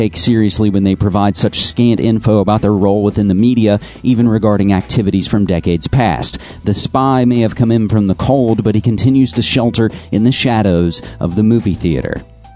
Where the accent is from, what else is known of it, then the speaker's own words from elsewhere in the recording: West Virginia, United States; born in my home state of West Virginia